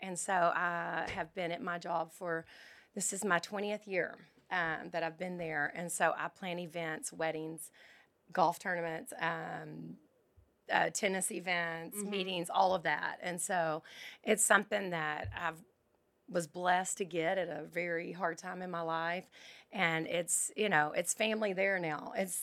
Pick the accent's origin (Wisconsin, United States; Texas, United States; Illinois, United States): Texas, United States; Troup; Troop, yes. I grew up, it had a little over 1,000 people.